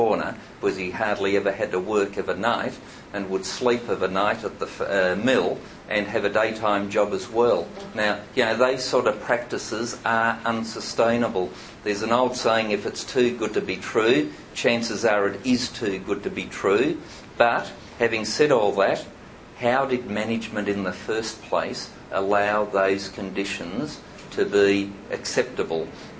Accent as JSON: {"language": "English", "region": "Tasmania", "country": "Australia", "said": "It was so obvious in my home state of Tasmania with the Burnie paper mill dispute"}